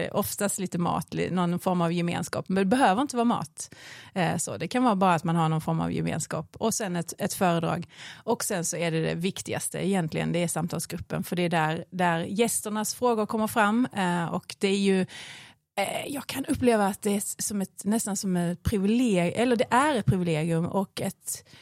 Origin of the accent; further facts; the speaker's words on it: Skåne, Sweden; Jag är uppvuxen i Skåne, kommer därifrån